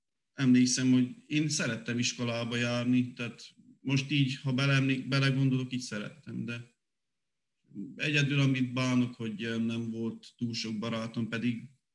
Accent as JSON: {"language": "Hungarian", "town": "Gheorgheni", "region": "Harghita", "country": "Romania", "tie": "born or raised there", "said": "1993. február 2-án születtem Gyergyószentmiklóson. Két fiú és egy lánytestvérem van."}